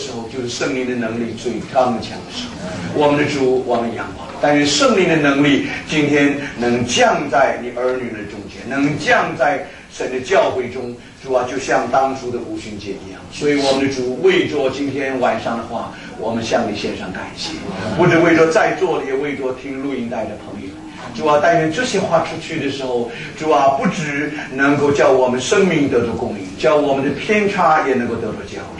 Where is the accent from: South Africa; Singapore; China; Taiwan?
China; 今天我们要做见证说，这个能力我们中国人都看见了。